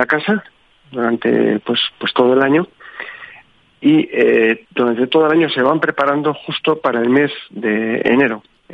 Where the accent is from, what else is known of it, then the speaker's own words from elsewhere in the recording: Spain; Yo también, como español